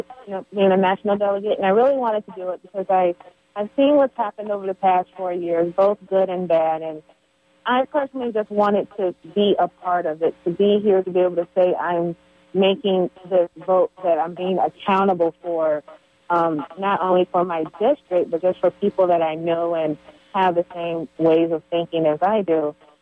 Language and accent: English; Detroit, Michigan, United States; because I grew up in Detroit, so a lot of people that I knew and that were related to me, you know, worked at Ford, GM, and Chrysler